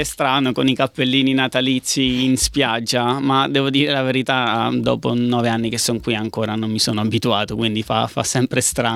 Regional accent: Termoli, Molise, Italy; now in Australia; Guarda, io avevo anche difficoltà a Milano a spiegare da dove venivo.

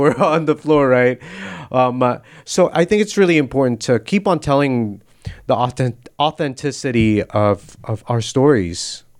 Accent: Chicago, Illinois, United States; And I'm like, I'm from Chicago.

